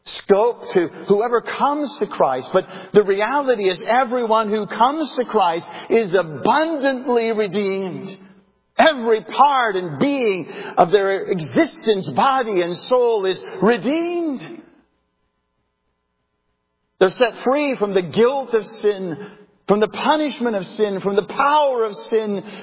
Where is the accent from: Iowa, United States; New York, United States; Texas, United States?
Iowa, United States; I grew up in Northwest Iowa, and this comes to mind now when I'm trying to think of an example of abundance.